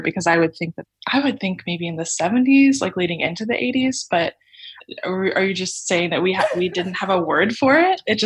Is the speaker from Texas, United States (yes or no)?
yes; Texas, United States; So I grew up in Texas, and I remember, I think the first mullet I ever saw in person was in elementary school.